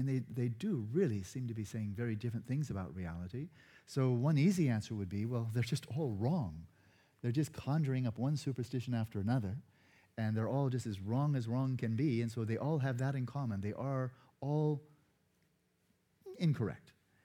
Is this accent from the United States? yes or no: yes; California, United States; a continuation of questions that I was struggling with as a youth growing up in Southern California through my teens.